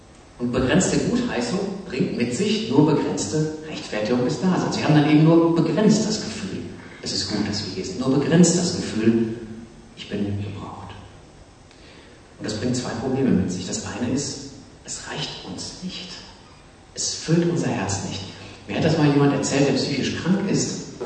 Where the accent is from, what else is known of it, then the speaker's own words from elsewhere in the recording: Münster, North Rhine-Westphalia, Germany; aus meiner Heimatstadt Münster, um nochmal die Liebe zu meiner Heimatstadt zu betonen